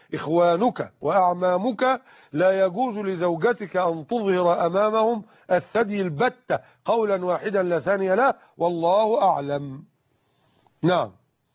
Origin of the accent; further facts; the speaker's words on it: Nile Delta, Egypt; أما عندنا في الدلتا حيث لا تسنى لنا ذلك فبنضطر أن احنا ندفن فوق سطح الأرض.